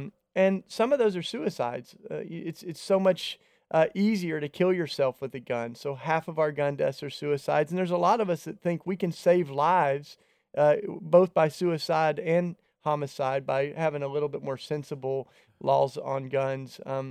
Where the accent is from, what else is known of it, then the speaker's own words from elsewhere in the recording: Tennessee, United States; And in my home state of Tennessee, Tony, some of these pastors are saying, bring your guns to church.